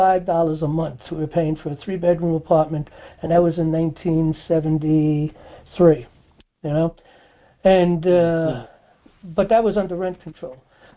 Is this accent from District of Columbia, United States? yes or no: no; New York City, New York, United States; I was raised in the Bronx.